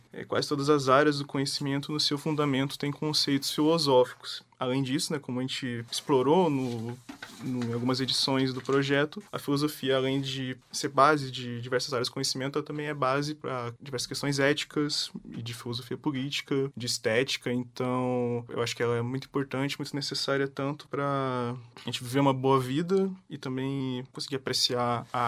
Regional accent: Londrina, Paraná, Brazil; Sim, sou daqui de Londrina, nascido e criado.

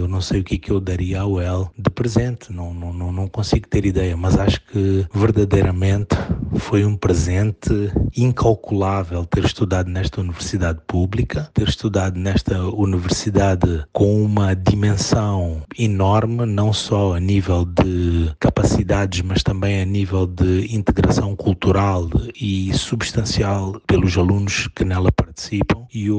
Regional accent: Mozambique; fazendo a melhoria dos negócios a nível de Moçambique e de África, Moçambique que é o país de onde eu sou

